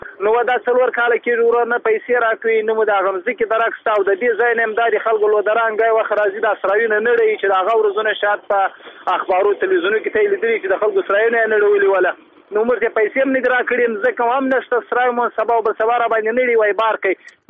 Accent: Badghis, Afghanistan; زه خپله د بادغیس ولایت د مقر د ولسوالۍ یم

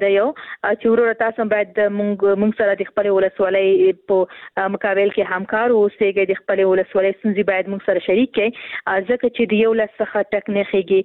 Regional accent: Khost, Afghanistan; زه هم د خوست یم

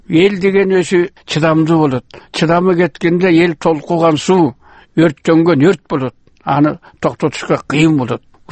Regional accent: Kant, Chuy Region, Kyrgyzstan; Канттан келдим.

